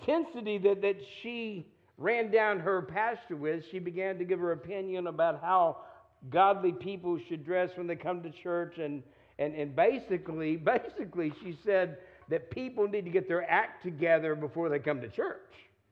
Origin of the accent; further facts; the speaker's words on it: Texas, United States; moved away as an adult; now in Missouri, United States; Many of you know that I was raised in Texas and I moved from Missouri from Texas to Missouri to go to Southwest Baptist University in Baltimore.